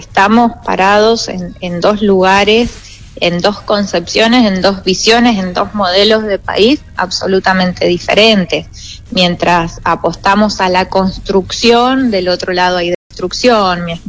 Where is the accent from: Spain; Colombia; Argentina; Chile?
Argentina